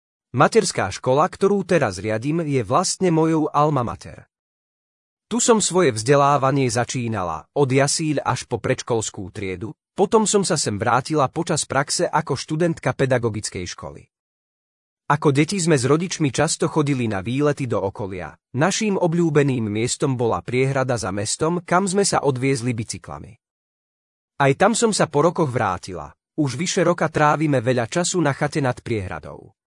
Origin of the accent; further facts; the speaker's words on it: Levoča, Prešov Region, Slovakia; Mám rada Levoču ako celok a mám k nej veľmi pozitívny vzťah, je to moje rodné mesto, hoci trvalý pobyt mám už niekoľko rokov v susednom Spišskom Hove, hovorím, že tam len bývam. Teraz však už v Levoči aj pracujem.